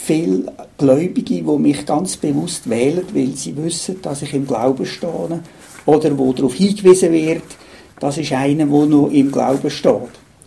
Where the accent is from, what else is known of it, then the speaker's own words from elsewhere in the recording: Lucerne, Switzerland; Also ich bin in Luzern aufgewachsen. Damals war Luzern noch sehr katholisch gewesen. Wir sind in einer katholischen Familie, also wir waren Ministrant und ich habe 3 Brüder